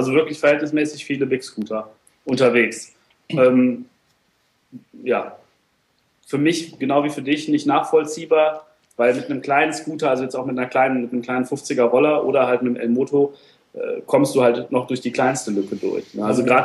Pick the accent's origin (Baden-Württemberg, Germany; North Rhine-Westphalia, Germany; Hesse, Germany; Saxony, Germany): North Rhine-Westphalia, Germany; Troisdorf; ich komme aus Troisdorf. Das ist bei, ja, eher ist es bei Bonn als bei Köln. Es liegt genau zwischen Köln und Bonn. Bisschen näher an Bonn.